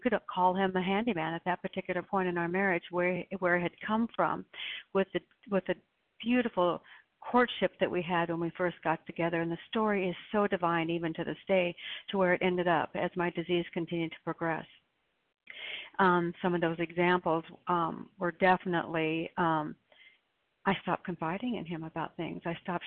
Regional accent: Oregon, United States; I'm from Oregon and recovered.

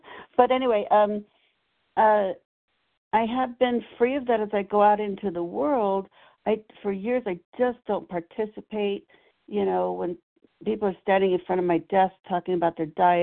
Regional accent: Nevada, United States; I'm from Nevada

